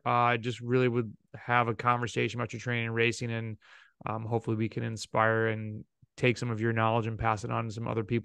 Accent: Rochester, New York, United States; so I grew up near Canada in Rochester, New York

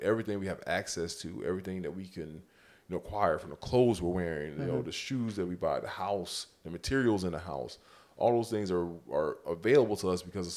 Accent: Lauderdale Lakes, Florida, United States; and then where I grew up in Lauderdale Lakes to Coral Gables

